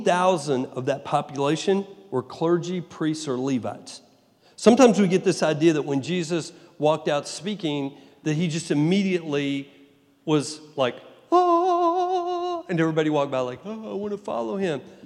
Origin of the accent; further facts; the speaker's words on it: Texas, United States; moved away; also born or lived in New York; Now, I found that out when I moved from Texas and I went to New York.